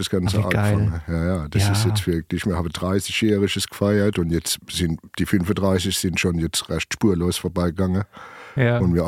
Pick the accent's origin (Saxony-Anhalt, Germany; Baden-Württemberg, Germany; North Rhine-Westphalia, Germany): Baden-Württemberg, Germany; Weinheim; Ja, ich bin ein richtiger Weinheimer. Also in Weinheim gibt es ja verschiedene Stadtteile und ich komme aus der Nordstadt.